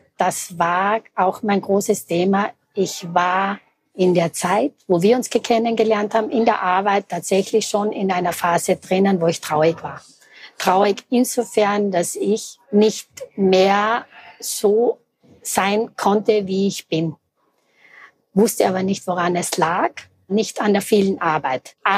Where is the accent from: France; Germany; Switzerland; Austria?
Austria; Carinthia; habe davor in Deutschland gearbeitet. Meine Heimat ist Kärnten und auch soziales Umfeld teilt sich österreichweit halt, auch in Wien weiter ein, war ich auch lange in der Arbeit.